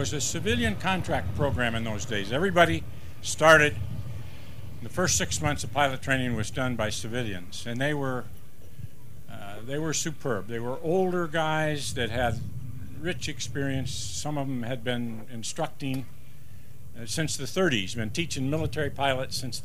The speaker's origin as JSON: {"language": "English", "region": "Iowa", "country": "United States", "said": "And I said, I'm a farm boy from Iowa."}